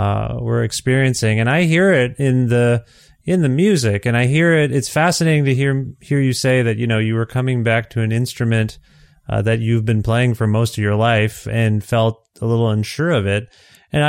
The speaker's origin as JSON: {"language": "English", "country": "Canada", "said": "as a Canadian here"}